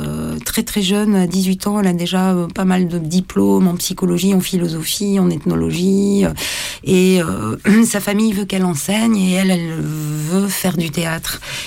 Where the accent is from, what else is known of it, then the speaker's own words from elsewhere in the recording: Roubaix, Hauts-de-France, France; moi je suis du Nord, je suis née à Roubaix